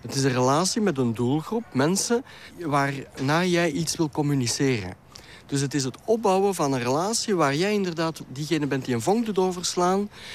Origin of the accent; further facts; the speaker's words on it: Belgium; ik ben uit België